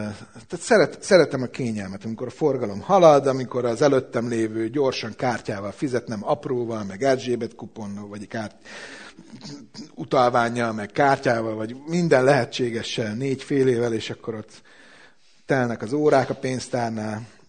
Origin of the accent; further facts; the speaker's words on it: Szeged, Csongrád-Csanád, Hungary; Bocsánat, szegediként.